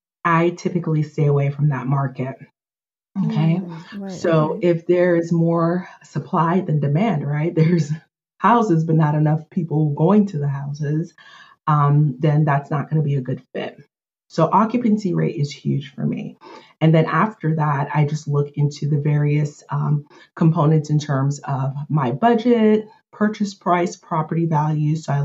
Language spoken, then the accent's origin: English; Miami, Florida, United States; Does it look like the hood where I grew up in Miami?